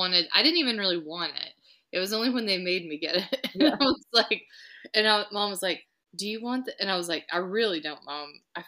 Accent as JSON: {"language": "English", "region": "the South", "country": "United States", "tie": "born or raised there", "said": "Even though I grew up in the South and I know, like, voter suppression is real"}